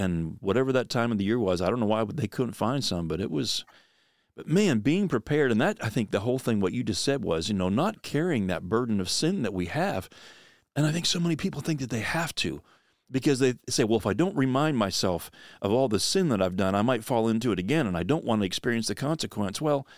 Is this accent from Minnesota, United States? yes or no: no; Pennsylvania, United States; And, you know, I grew up in the East Coast, you know, in Pennsylvania, and it was deer hunting there.